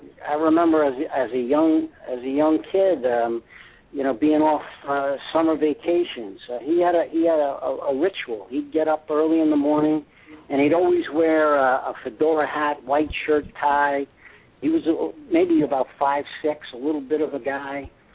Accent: Harrison, New York, United States; You know, we grew up in a mixed neighborhood. There was Irish, Italian, Jewish. I grew up in Harrison, New York. Two-family house.

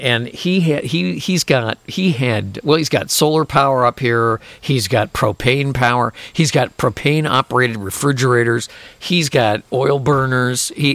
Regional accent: Chicago, Illinois, United States; we grew up in the South Side of Chicago. We're not going to say where, but we grew up, you know, South Side.

